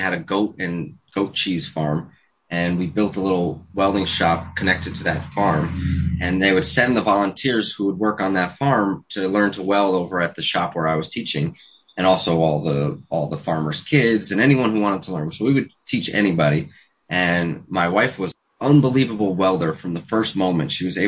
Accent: Ferndale, New York, United States; So I was born and raised in Ferndale, New York, in the Bethel area.

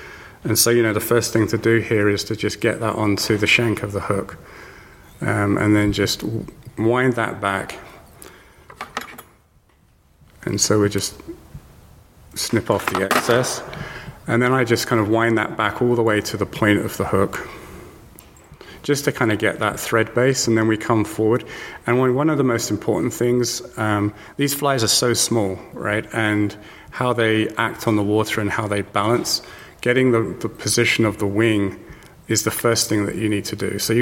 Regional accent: South West England, United Kingdom; Well, you can probably tell my accent. I'm not from New York, but I learned fly fishing from my grandfather, which is probably what a lot of people will tell you. And that was obviously back in England, in the Southwest.

